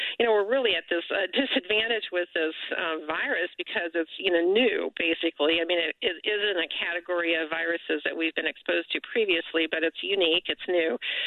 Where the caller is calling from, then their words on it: San Diego, California, United States; I am in beautiful San Diego, California.